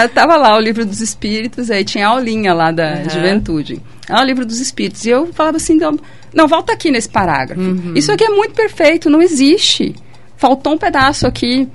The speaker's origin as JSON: {"language": "Portuguese", "town": "Paranaguá", "region": "Paraná", "country": "Brazil", "tie": "born or raised there", "said": "Eu sou de Paranaguá, ou seja, morei do lado do mangue a vida inteira."}